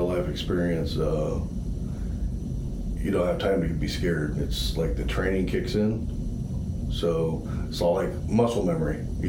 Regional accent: Des Moines, Iowa, United States; now in Knoxville, United States; Des Moines, originally. I graduated from Bonner and Ferrer.

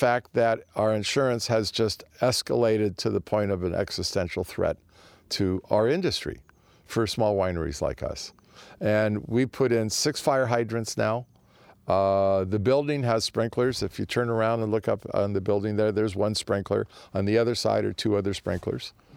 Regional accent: Santa Monica, California, United States; my brother and I grew up in Santa Monica. And there were always fires in Southern California.

